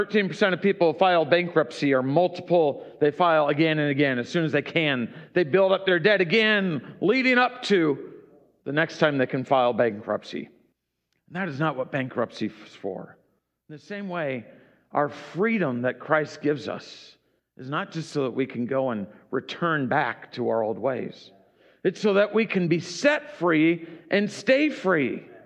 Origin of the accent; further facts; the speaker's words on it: New Orleans, Louisiana, United States; You know, I grew up in New Orleans, and down in New Orleans, everyone knows about Mardi Gras.